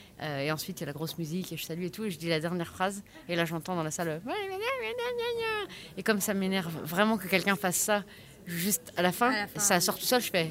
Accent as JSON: {"language": "French", "town": "Nantes", "region": "Pays de la Loire", "country": "France", "said": "Alors moi je suis de Nantes."}